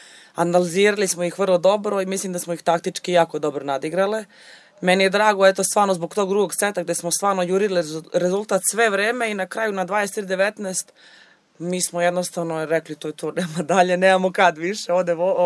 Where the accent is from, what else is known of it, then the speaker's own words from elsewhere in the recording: Vranje, Southern and Eastern Serbia, Serbia; ja sam iz Vranja, Vranje je mali grad